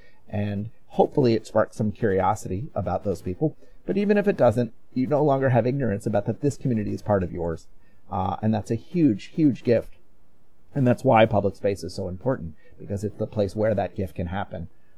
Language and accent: English; United States; So I am an American. I am queer. I am Jewish.